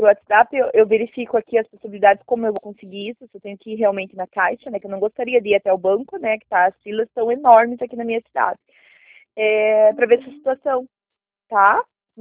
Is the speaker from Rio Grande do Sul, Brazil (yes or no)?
no; Paranaguá, Paraná, Brazil; Eu sou de Paranaguá